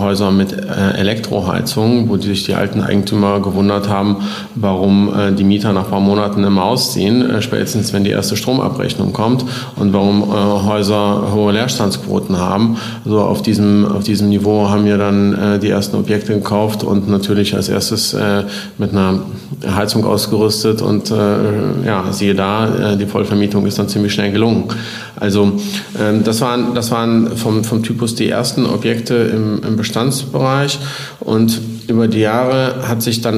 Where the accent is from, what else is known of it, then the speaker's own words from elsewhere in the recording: Aachen, North Rhine-Westphalia, Germany; Ich komme ursprünglich aus Aachen, bin hier aufgewachsen und wohne auch mit Familie hier zwischenzeitlich.